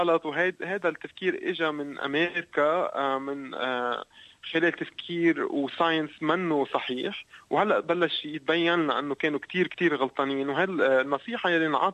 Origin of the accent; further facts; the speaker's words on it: Lebanon; أنا خلقت بال 1980 بلبنان، كانت فترة حرب كتير صعبة